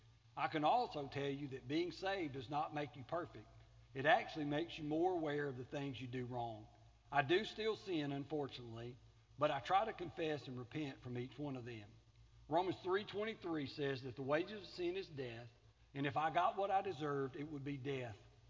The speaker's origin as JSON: {"language": "English", "town": "Collins", "region": "Mississippi", "country": "United States", "tie": "born or raised there"}